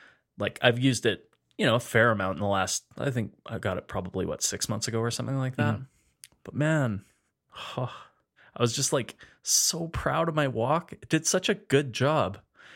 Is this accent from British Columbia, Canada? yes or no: no; Edmonton, Alberta, Canada; We're two chefs from Edmonton, Alberta, Canada.